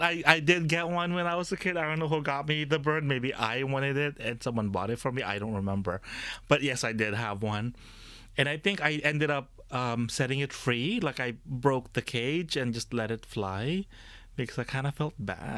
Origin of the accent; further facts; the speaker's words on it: Philippines; when I was working in New York, someone literally did ask when they found out I'm Filipino.